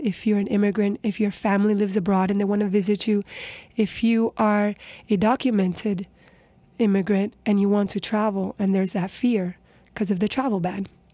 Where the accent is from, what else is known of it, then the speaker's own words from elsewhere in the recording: United States; For example, I'm, you know, Latina and I'm American.